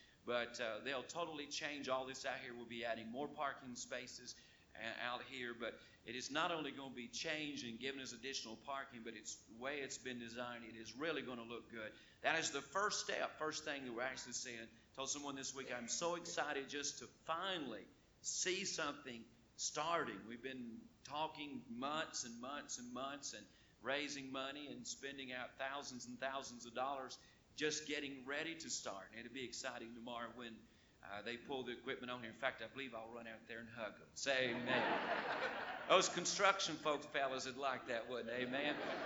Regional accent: Lexington, North Carolina, United States; last Sunday I helped dedicate a building in Lexington, North Carolina. That's my hometown.

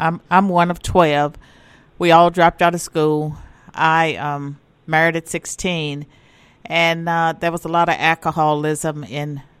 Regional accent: Roanoke, Virginia, United States; All right. I grew up in Roanoke.

